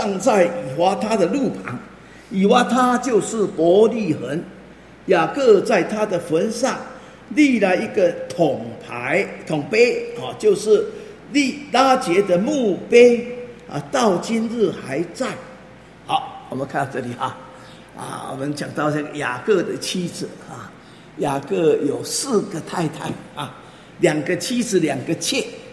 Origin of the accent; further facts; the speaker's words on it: Taiwan; 这个是我们台湾人是这样子啊